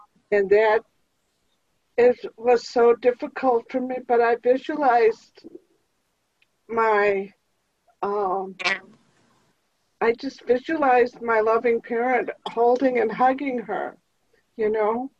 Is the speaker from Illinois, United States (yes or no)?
yes; Chicago, Illinois, United States; I'm from Chicago, and I'm fairly new to ACA.